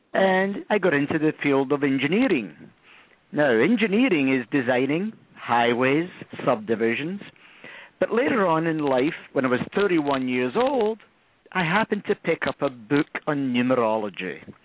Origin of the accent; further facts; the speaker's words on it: England, United Kingdom; born there; accent: Scottish; moved away as an adult; Even though I was born in England, it's kind of difficult, you know, when you cross the U.S. border and the passport says England and the guy says, but you're speaking Scottish. So I was born of mixed parents, one English parent, one Scottish parent.